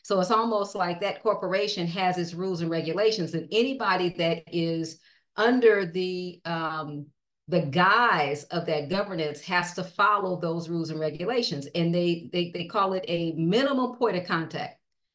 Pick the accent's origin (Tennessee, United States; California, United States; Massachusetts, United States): California, United States; now in Atlanta, United States; born and raised in California, currently living in Atlanta. And a lot of us migrated from California to Atlanta.